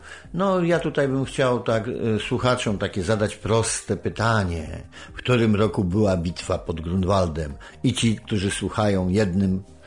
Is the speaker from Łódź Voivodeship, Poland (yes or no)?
yes; Tomaszów Mazowiecki, Łódź Voivodeship, Poland; nad pilicą się wychowałem w Tomaszowie Mazowieckim, o którym śpiewała